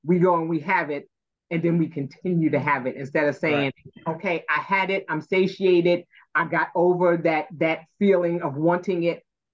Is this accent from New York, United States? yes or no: yes; New York, United States; even though I grew up in New York, both my grandmothers are from Georgia